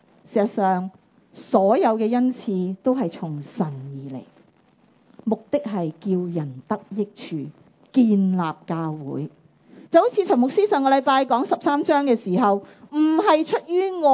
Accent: Taishan, Guangdong, China; 佢系台山人啊嘛，即系我系台山人啊嘛

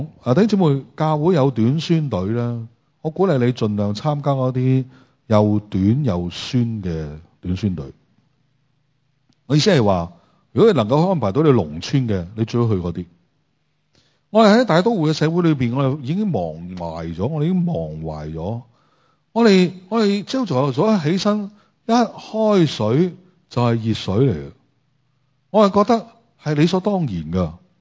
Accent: Hong Kong; 因为我哋香港人都，我哋香港人接受程度比你即系冇咁高啊。

